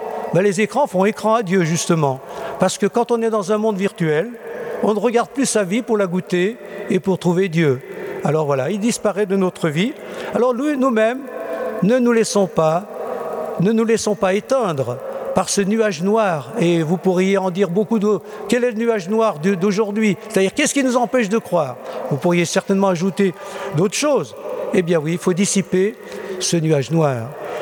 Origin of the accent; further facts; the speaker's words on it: Clarafond, Auvergne-Rhône-Alpes, France; Moi, je suis originaire de Clarafond, d'un village qui est à 5 km d'ici.